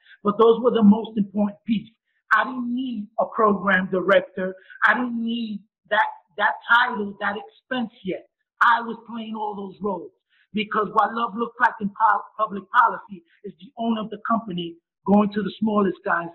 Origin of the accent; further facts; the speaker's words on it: New York, United States; because I'm from New York, you become my credible messenger